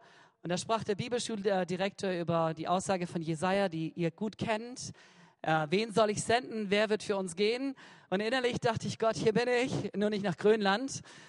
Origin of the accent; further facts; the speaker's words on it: Cameroon; Ja, ich bin im Ausland groß geworden. Mein Papa und meine Mutter, sie waren Missionare in Kamerun.